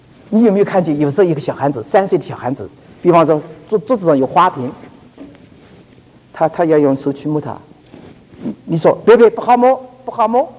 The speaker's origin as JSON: {"language": "Chinese", "country": "China", "said": "那我们中国人不是这个样子，求神恩典，我们教我们知道，父母之所以为父母是教导孩子"}